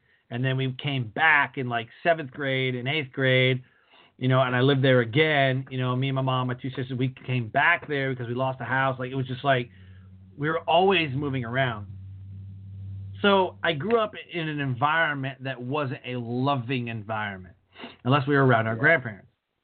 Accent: Detroit, Michigan, United States; I mean, I grew up in Detroit. Super bad.

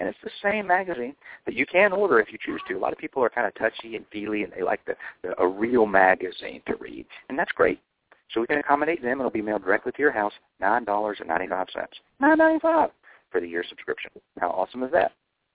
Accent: Atlanta, Georgia, United States; launch the tour in Atlanta, my hometown, by doing a national webinar at the CDC headquarters in Atlanta.

